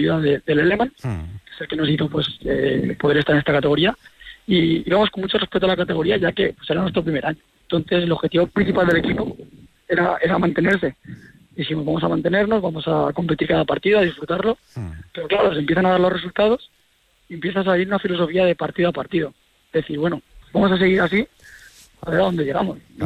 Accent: Teruel, Aragon, Spain; yo soy un jugador que soy de Teruel, y al igual que mi hermano

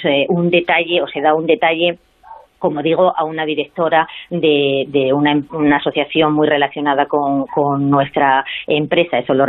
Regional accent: Asturias, Spain; para cambiar mi tierra, ¿no?, para cambiar Asturias

